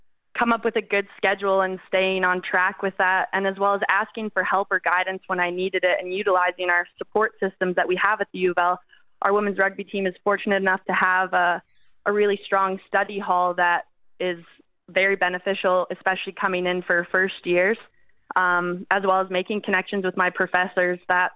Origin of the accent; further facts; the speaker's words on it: Taber, Alberta, Canada; Yeah, I'm from Tabor, and I started playing rugby in grade 9.